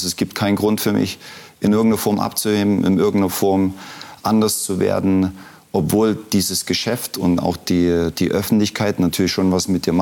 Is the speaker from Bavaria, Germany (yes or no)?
no; Leipzig, Saxony, Germany; born there; Ich bin in Leipzig geboren, habe ein sensationelles Elternhaus gehabt